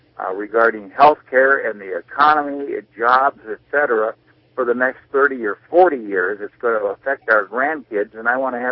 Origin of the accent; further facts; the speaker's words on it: California, United States; I am from the North State, and I don't see how anybody could make that conclusion.